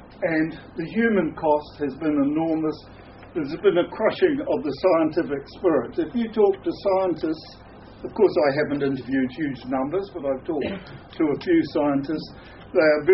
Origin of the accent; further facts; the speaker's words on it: Auckland, New Zealand; but I grew up in Auckland. I just won't go back there again.